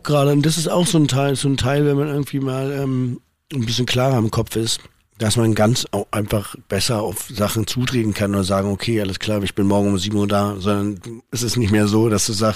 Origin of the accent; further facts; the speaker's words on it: Berlin, Germany; Berlin sehe ich mich auf jeden Fall, aber auch, das ist meine, weil es meine Heimat ist irgendwie